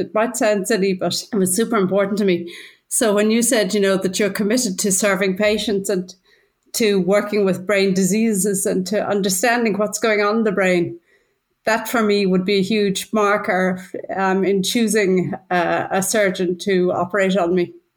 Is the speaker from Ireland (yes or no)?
yes; Ireland; moved away as an adult; now in Germany; I come from Ireland, but I've been living in Germany for, over half my life now. Came here as a student and kind of got stuck in Germany a good while ago.